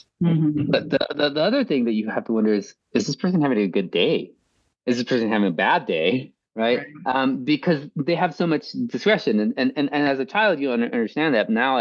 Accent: McAllen, Texas, United States; growing up in a place like the Valley, I was born in McAllen, Texas, and that's mostly where. Yeah, that's where I went to school. That's, my mom is still there.

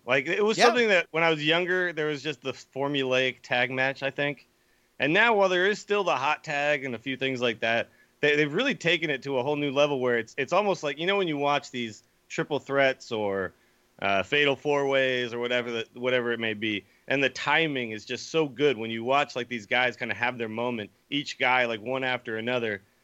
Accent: San Francisco, California, United States; Yeah, I'm from San Francisco. There are guys who look exactly like them. You know, they're from San Francisco, too. Like, I grew up with guys who dressed like them

